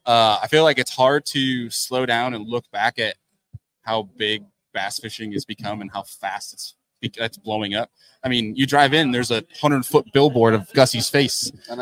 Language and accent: English; New York, United States; see, as a New Yorker, I don't want that because I don't want more people coming up in April when it's that dumb.